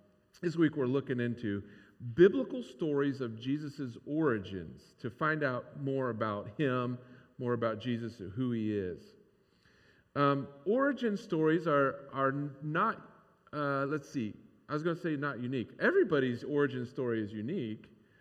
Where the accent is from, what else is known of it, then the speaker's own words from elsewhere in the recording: Croton, Ohio, United States; I grew up in Croton, Ohio. Croton, Ohio is famous for the biggest little fair in the world, right?